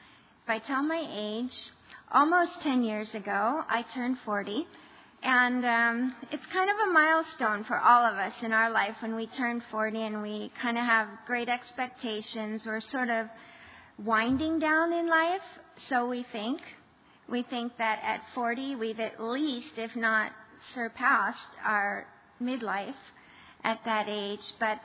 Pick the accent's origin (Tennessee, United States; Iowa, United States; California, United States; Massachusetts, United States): California, United States; I am an American, by the way. You could probably tell. Southern California, too.